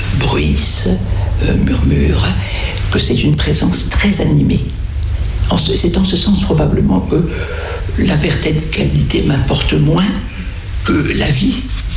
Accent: Morocco; Mon enfance au Maroc n'était pas près des palmiers, c'était plutôt les mimosas et les eucalyptus, voire les chênes verts.

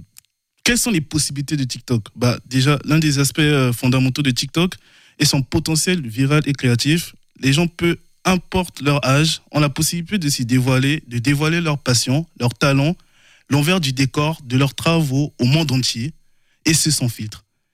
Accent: Republic of the Congo; de base, je suis congolais. Moi, je me considère comme le prince du Congo.

